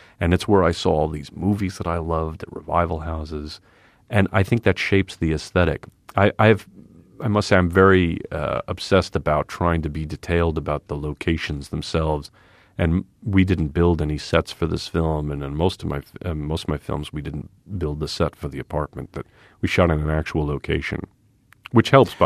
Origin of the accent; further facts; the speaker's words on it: New York, United States; I mean, I grew up in New York in a semi-attached row house in Queens, which is exactly like the type of house you would see in the opening of All in the Family.